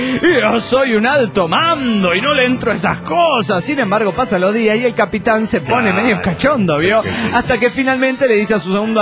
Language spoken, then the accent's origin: Spanish; Monterrey, Nuevo León, Mexico; Nuevo León, México.